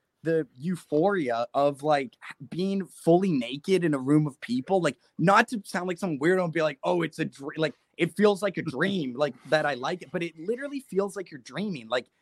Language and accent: English; Mississauga, Ontario, Canada; So I'm from Mississauga, just outside of Toronto, a smaller town. It's getting bigger now, but it's just outside of Toronto.